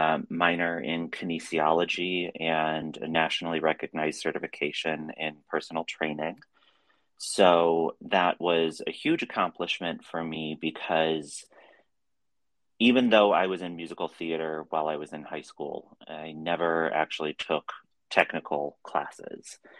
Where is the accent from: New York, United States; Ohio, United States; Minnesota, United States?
Ohio, United States; Cleveland; So I grew up in the suburb of Cleveland, Ohio.